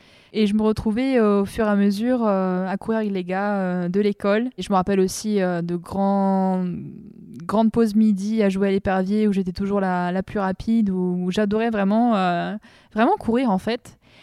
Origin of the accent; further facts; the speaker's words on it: Limoges, Nouvelle-Aquitaine, France; je suis de Limoges originairement